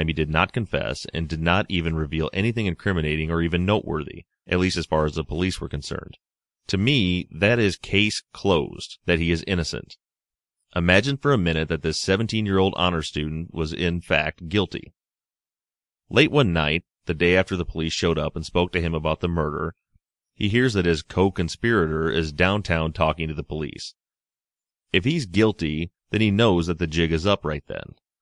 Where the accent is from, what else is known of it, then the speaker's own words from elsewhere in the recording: Nashville, Tennessee, United States; I'm from Nashville, and I graduated in 2000. I went to college in Bowling Green, Kentucky.